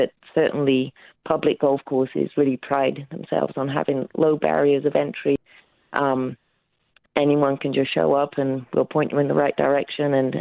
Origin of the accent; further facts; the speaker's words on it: Bristol, South West England, United Kingdom; now in United States; I grew up in Bristol, England